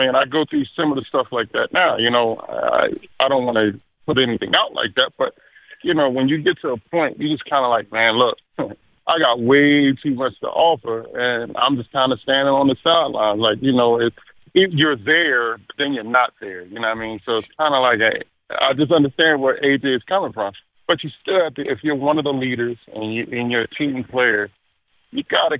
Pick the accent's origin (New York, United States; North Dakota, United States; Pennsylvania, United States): Pennsylvania, United States; Philadelphia; Well, growing up in Philly, man, so we used to do the whole biker outfit.